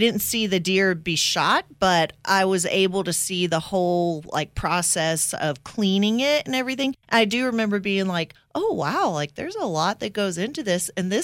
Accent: Georgia, United States; No one in my family really hunts, but I grew up in South Georgia where everybody else hunts.

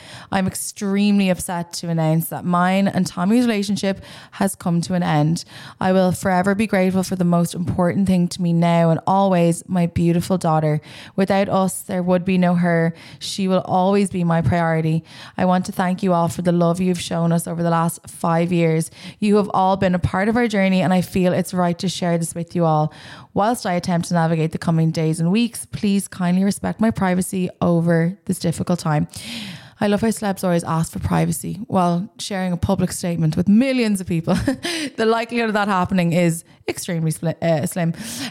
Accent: Ireland; And as an Irish person, I'm obviously so proud to see someone doing so well

